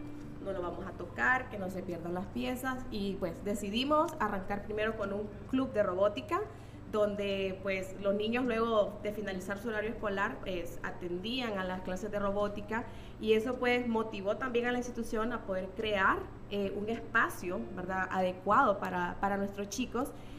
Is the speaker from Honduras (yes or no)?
yes; San Pedro Sula, Cortés, Honduras; y sí, es correcto, vengo desde San Pedro Sula.